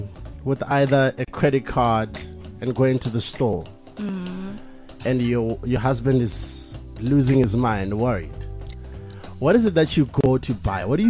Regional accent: Botswana; Yeah, Botswana. We actually coexisted with Zimbabweans quite a lot. And I grew up around in Ndebele's and the Shonas.

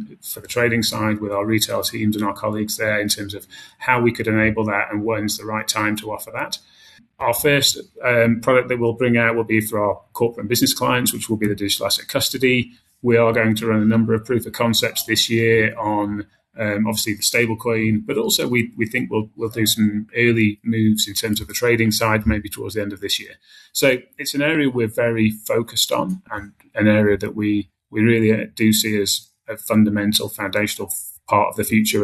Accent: United Kingdom; moved away as an adult; now in South Africa; You can tell my accent. I'm British. Moved here 20 years ago

